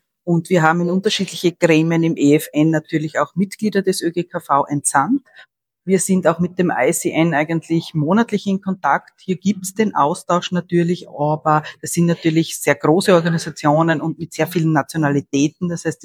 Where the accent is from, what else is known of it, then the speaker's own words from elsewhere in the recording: Austria; Die sind ja bei uns in Österreich teilweise schon vorhanden